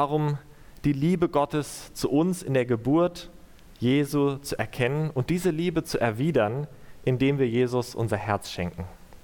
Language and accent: German; Lübeck, Schleswig-Holstein, Germany; Ich komme aus Lübeck